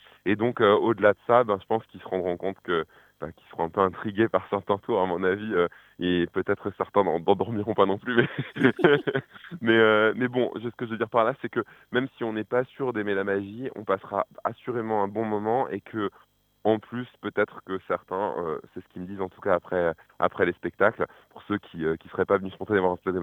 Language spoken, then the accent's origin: French; Grand Est, France; en Alsace, dans ma région natale